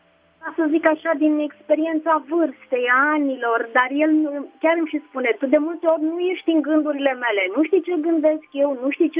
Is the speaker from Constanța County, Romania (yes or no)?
yes; Constanța, Constanța County, Romania; sunt din Constanța